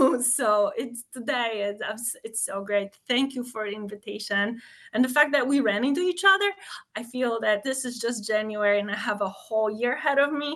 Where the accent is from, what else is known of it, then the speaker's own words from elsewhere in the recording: Lublin, Lublin Voivodeship, Poland; now in Milwaukee, United States; where I can bridge a gap between my two homes, which is Milwaukee now for sure, and Lublin, and that's my hometown in Poland.